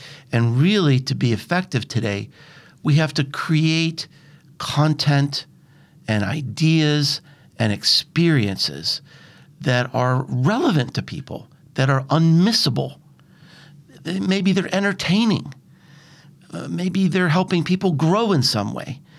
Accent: United States; And as an American, I love being in a place like this.

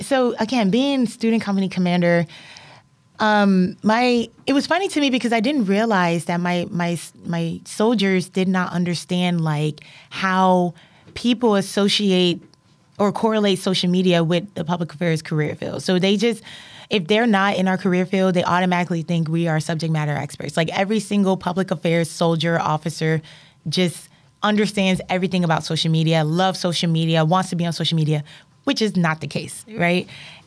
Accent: Lynchburg, Virginia, United States; You know, again, I come from Lynchburg, Virginia.

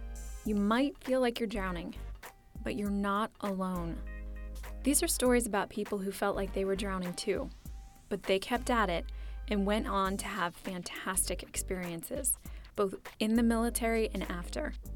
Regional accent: Pittsburgh, Pennsylvania, United States; The only reason I knew about the Iron Curtain is because I grew up in Pittsburgh in the 80s.

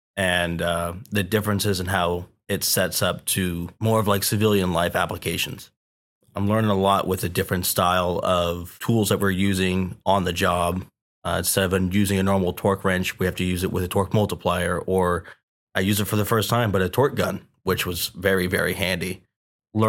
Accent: Nice, California, United States; I'm from Nice, California.

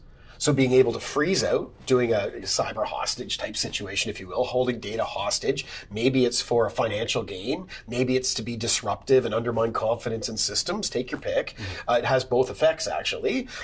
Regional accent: Canada; I'm from Canada

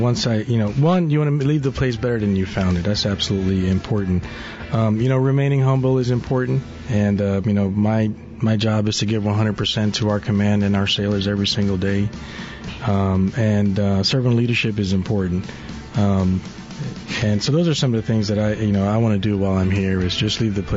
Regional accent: Dallas, Texas, United States; All right, well, I grew up in Dallas, Texas, and I've been married, three kids.

